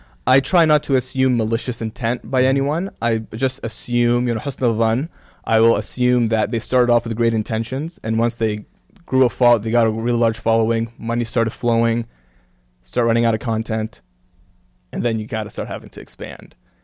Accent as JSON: {"language": "English", "country": "Kuwait", "tie": "born or raised there", "lives_now": "Canada", "said": "I grew up in a Muslim family, a practicing Muslim family. And I grew up I'm a Palestinian originally, but I was born in Kuwait. And I grew up between Kuwait and Canada."}